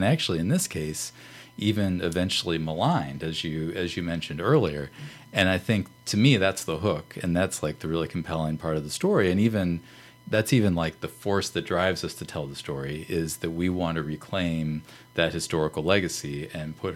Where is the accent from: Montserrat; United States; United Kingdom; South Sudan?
United States; St. Louis, Missouri; I grew up in St. Louis, and as a kid, like, I'd heard about the Annie Malone Parade.